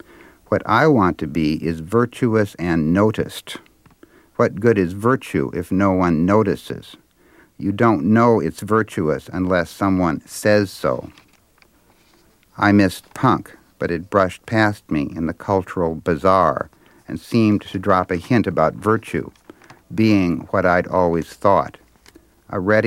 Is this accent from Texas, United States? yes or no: no; Minnesota, United States; born or raised there; moved away as an adult